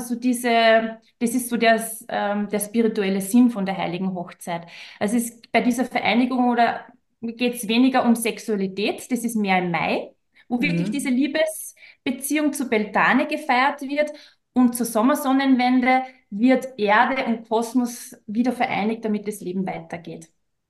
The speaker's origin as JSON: {"language": "German", "country": "Austria"}